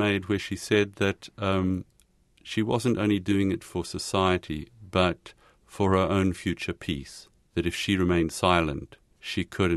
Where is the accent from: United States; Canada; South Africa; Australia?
South Africa; as a teenager growing up in South Africa. I'd come across The Edge of the Sea, and I lived on the edge of the sea, 10 minutes from the Indian Ocean